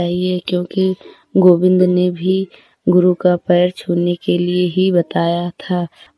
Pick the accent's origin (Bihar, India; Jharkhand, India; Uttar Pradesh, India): Uttar Pradesh, India; Hariharpur; मैं हरिहरपुर जिला सरवस्ती की रहने वाली हूँ।